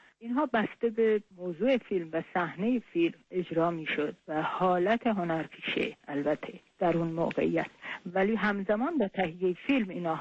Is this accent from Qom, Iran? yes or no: no; Tehran, Tehran Province, Iran; born there; moved away as an adult; من در تهران متولد شدم. علی رغم رشته هنریم که از 7 سالگی شروع شد، دانشکده حسابداری تهران من فارغ التحصیل شدم در رشته حسابداری.